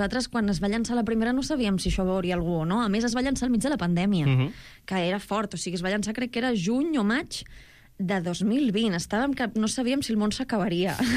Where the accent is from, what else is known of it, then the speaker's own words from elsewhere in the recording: Barcelona, Catalonia, Spain; les dues som de Barcelona... i vivim a Barcelona